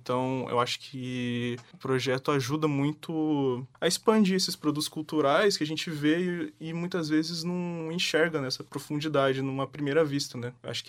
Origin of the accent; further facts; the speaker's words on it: Londrina, Paraná, Brazil; Sim, sou daqui de Londrina, nascido e criado.